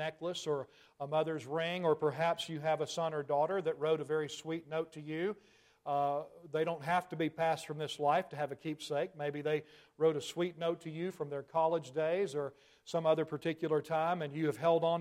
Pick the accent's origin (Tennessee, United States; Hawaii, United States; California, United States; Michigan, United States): Tennessee, United States; As you can tell, those who are visiting, I'm a Tennessee boy. You can probably hear that in my accent.